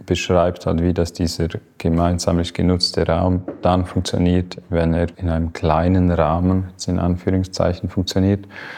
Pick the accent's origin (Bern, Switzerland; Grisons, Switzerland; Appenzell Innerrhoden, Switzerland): Grisons, Switzerland; Und zwar bin ich nach 10 Jahren in einem urbanen Umfeld wie zurückgekommen, da wo ich her bin, eigentlich in Graubünden.